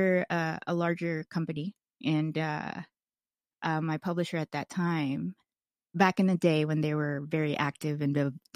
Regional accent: the South, United States; it's very familiar to me because I grew up in the South, you know?

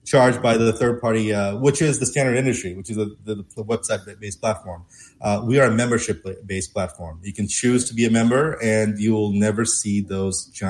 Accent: Los Angeles, California, United States; I, just like you, I'm an Angelino. I'm from Hollywood, Los Angeles.

